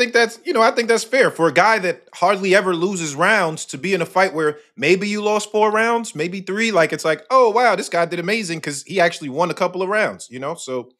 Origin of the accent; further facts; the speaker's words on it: Queens, New York, United States; I'm from Queens